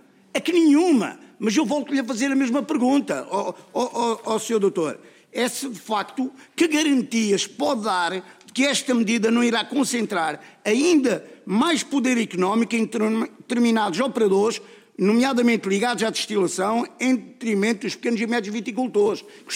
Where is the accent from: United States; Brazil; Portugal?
Portugal; Valpaços, Vila Real; sou de Valpaços